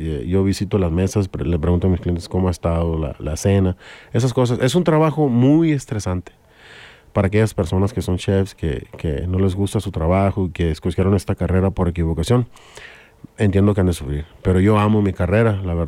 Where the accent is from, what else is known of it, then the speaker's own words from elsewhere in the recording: Mexico; porque soy mexicano, mucha gente le pone molasses